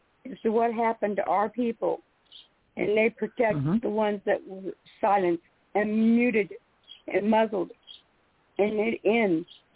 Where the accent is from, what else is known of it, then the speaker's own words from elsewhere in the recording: United States; I'm an American Native, and my people were first to be murdered and massacred in America